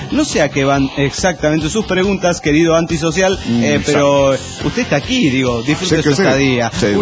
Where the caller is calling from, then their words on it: Catepec, Mexico; de Catepec, México.